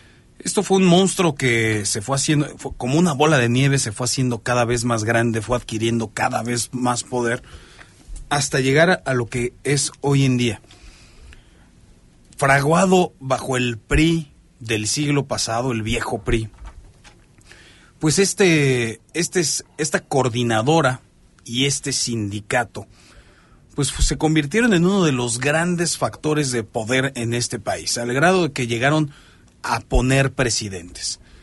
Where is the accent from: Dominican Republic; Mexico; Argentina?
Mexico; Me parece que no podemos como mexicanos volver a cometer este mismo error.